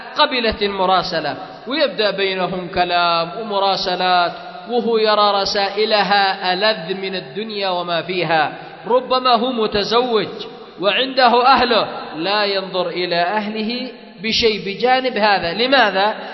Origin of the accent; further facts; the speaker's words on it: Yemen; أيضا مثلا شجرة القات عندنا في اليمن